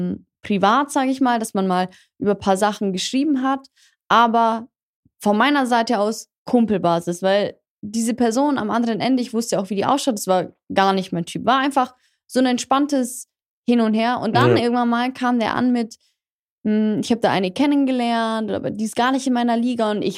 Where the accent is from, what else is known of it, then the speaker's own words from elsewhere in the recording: Bavaria, Germany; wie so ein kleines Oktoberfest war das damals bei uns im Allgäu.